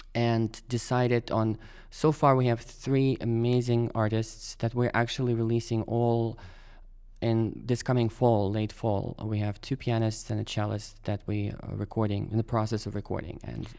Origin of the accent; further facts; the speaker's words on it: Moscow, Russia; even though we're both from Moscow.